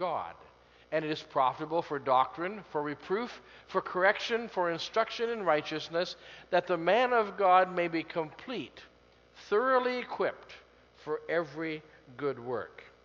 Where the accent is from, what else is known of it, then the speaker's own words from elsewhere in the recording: Portland, Oregon, United States; a survey was taken in my hometown of Portland, Oregon.